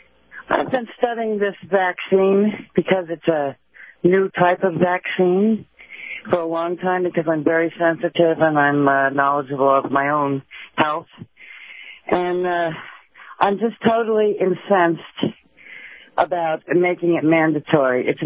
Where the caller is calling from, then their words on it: Georgia, United States; I'm in the state of Georgia.